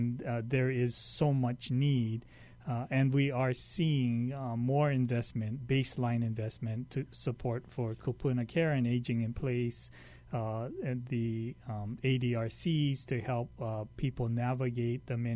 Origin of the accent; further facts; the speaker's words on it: Pearl City, Hawaii, United States; You know, the Plaza is now in Pearl City, my hometown, and on the edge of Waikiki